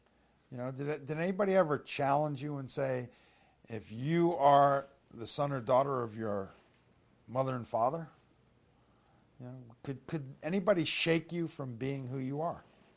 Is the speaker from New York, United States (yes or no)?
yes; Brooklyn, New York, United States; born there; I have a birth certificate that says I was born in Brooklyn, New York.